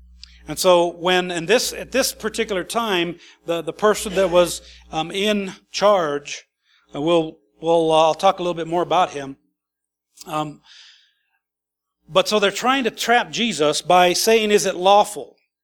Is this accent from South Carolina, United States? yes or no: no; Idaho, United States; I grew up in Idaho, and there was areas that were undeveloped, and there was sagebrush, and it was like a desert out there.